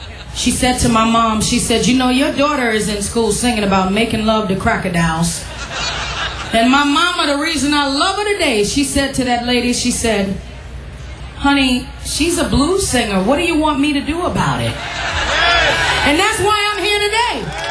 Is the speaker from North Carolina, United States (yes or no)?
no; New York, United States; because I grew up in New York City, in Harlem during the hip-hop era.